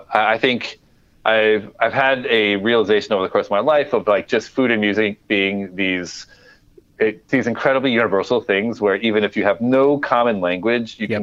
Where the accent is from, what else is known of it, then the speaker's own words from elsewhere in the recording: Midwest, United States; When I was growing up in the Midwest, I think, there's a lot of conflict between trying to reconcile my home identity with my Koreanness